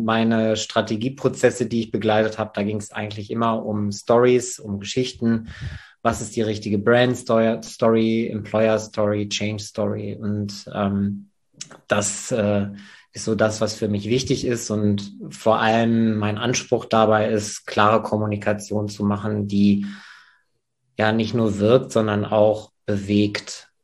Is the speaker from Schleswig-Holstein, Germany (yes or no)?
no; North Rhine-Westphalia, Germany; ich bin im Sauerland aufgewachsen. Da ist alles sehr traditionell